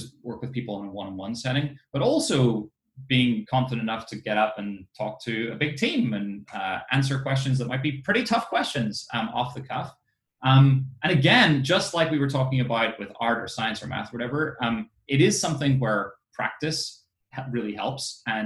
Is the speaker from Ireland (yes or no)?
yes; Ireland; I grew up in Ireland. It wasn't a particularly introspective culture.